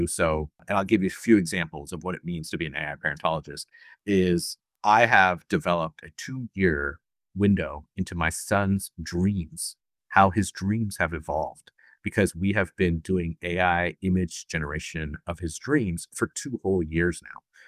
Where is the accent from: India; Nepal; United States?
India; I was growing up in India.